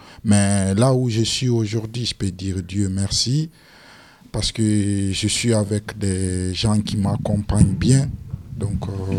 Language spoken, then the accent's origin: French; Guinea; now in France; Donc moi, je viens de très loin. Je viens de la Guinée-Conakry. Donc je suis passé dans pas mal de pays pour être là aujourd'hui.